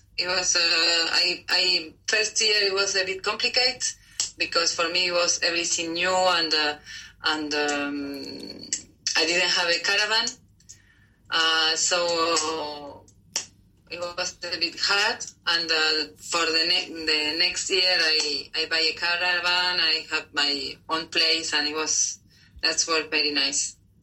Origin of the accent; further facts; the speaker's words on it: Rosario, Santa Fe, Argentina; English is a second language; moved away; Yes, I started to do circus in Argentina. I'm from Argentina.